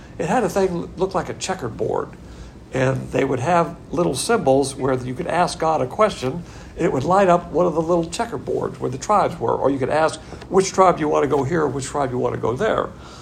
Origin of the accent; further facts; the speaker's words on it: the South, United States; Being a Southerner, we do the same thing.